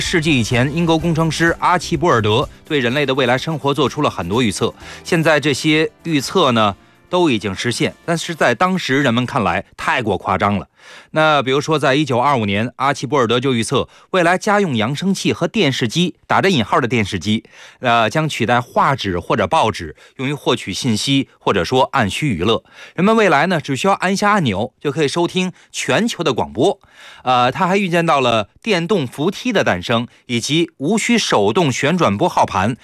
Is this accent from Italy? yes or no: yes; Italy; Chinese is a second language; 我这作为意大利人可能不屑一顾